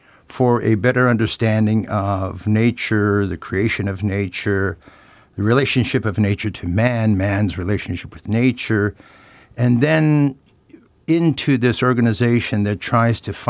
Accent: St. George Island, Alaska, United States; also born or lived in St. Paul Island; I grew up on St. George Island and St. Paul Island, both of which are, laboratories for essentially the environment, the marine environment.

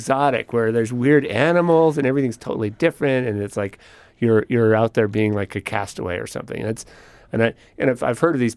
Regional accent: Anchorage, Alaska, United States; I grew up in a family that was from the East Coast, although I was basically from Anchorage.

